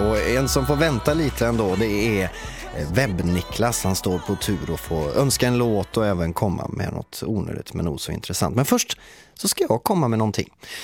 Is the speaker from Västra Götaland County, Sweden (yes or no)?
yes; Trollhättan, Västra Götaland County, Sweden; Och bara för att jag kommer från Trollhättan så vill jag också nämna